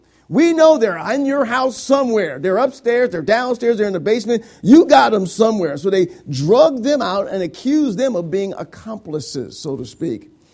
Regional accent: Joliet, Illinois, United States; Now I'm from Joliet, amen, which is close to Chicago

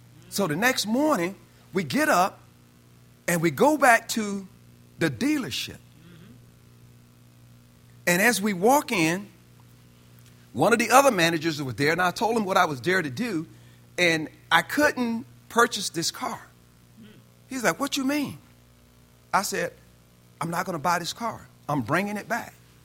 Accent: the South, United States; See, I grew up in the South.

